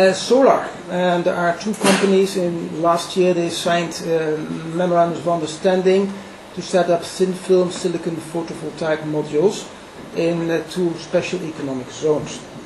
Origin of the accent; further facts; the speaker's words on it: Netherlands; I'm from Holland